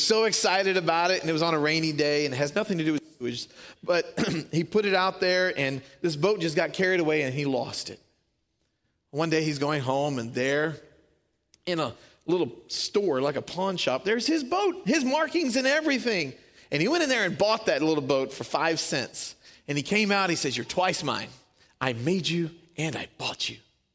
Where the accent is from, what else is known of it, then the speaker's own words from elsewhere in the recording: Louisiana, United States; Man, I'm from Louisiana. Nobody doubts that. That shaped who I am. We have bad grammar and everything.